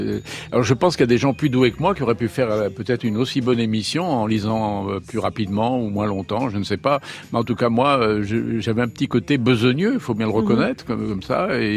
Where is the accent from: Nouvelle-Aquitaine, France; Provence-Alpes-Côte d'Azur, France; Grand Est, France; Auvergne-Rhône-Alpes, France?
Auvergne-Rhône-Alpes, France; Lyon; les amours de, un peu contrariés dans ma ville natale, Lyon.